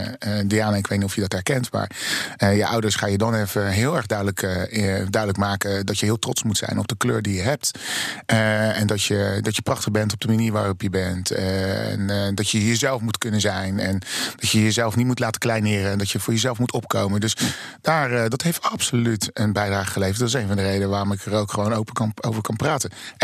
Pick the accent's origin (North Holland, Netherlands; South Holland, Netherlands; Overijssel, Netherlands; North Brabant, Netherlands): South Holland, Netherlands; Rotterdam; Ik ben geboren getogen Rotterdammer. Ik ben opgegroeid in Hoek van Holland. Van vijfde tot mijn twaalfde jaar. Dus lees, wij waren een van de eerste zwarte families die in Hoek van Holland kwam wonen.